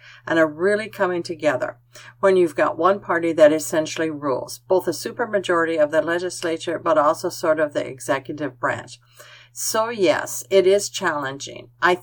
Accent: Sioux City, Iowa, United States; now in Sioux Falls, United States; I do think my worldview has been shaped by experiences I had growing up in Sioux City. And even now, I think it's interesting, and I thought it was very interesting when I first moved to Sioux Falls

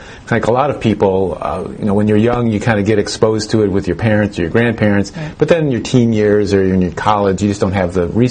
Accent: Connecticut, United States; So I grew up in Connecticut, and I grew up in the shadow of my Italian grandparents' farm.

